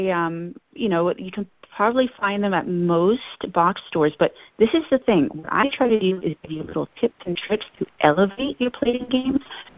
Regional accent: New England, United States

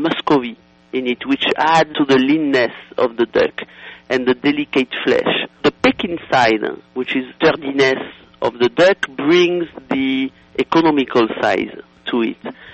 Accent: France; born or raised there

